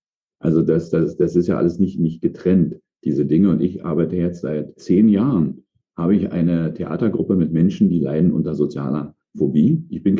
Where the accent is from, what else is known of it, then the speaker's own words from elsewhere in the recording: East Germany, Germany; komme also sozialisiert im Osten, damals in der ehemaligen DDR, genau zur Wende weggekommen